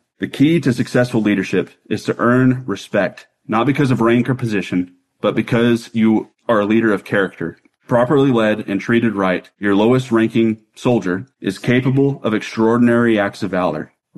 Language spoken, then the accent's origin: English; United States; because I think as an American, we get spoiled to our interstate system that you can drive anywhere.